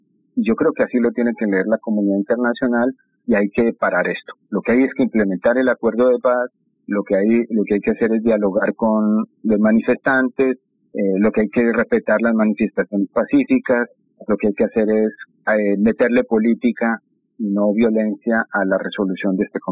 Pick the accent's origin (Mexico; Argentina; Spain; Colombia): Colombia; yo creo que es un mensaje como colombiano, como latinoamericano, de rodear este país